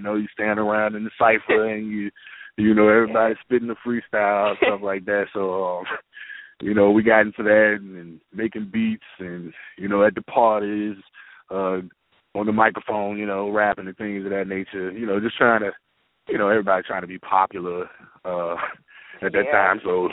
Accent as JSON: {"language": "English", "town": "Richmond", "country": "United States", "tie": "born or raised there", "said": "Well, you know, like I said, I grew up in Richmond, and it's you know, it definitely has this urban side to it."}